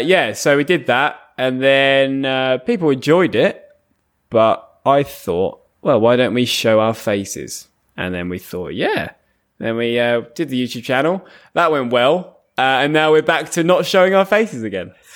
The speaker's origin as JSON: {"language": "English", "region": "England", "country": "United Kingdom", "said": "I'm from England."}